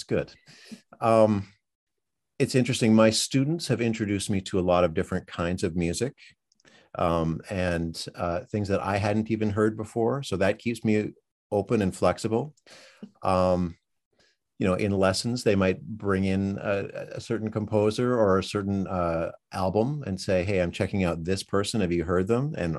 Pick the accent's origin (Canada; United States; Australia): Canada; Winnipeg, Manitoba; Winnipeg, Manitoba, Canada, which is my hometown, surprisingly. You know, I hadn't been there for a while